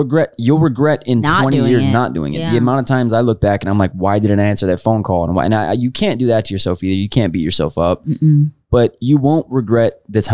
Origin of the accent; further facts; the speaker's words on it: Florida, United States; Is that a Florida joke? Because I'm from Florida?